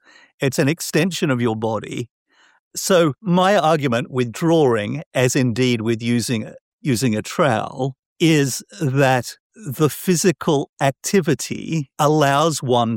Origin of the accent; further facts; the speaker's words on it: Australia; but I am Australian.